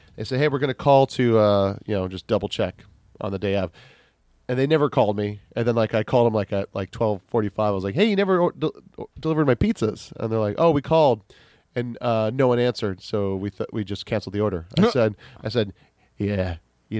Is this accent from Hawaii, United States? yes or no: yes; Kailua, Hawaii, United States; I was like, "Oh, I am from Kailua."